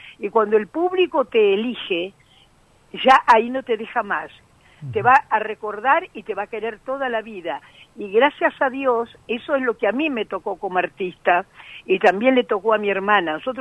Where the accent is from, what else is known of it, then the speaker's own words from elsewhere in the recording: Rosario, Santa Fe, Argentina; now in Buenos Aires, Argentina; Y ahora me dediqué al teatro, vine a Buenos Aires. Eso fue en Rosario, porque soy rosarina.